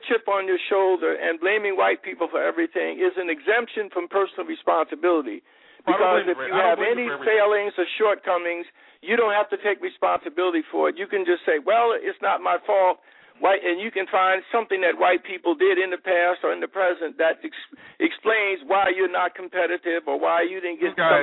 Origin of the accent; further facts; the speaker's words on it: Philadelphia, Pennsylvania, United States; There are areas of my hometown, Philadelphia, same income demographic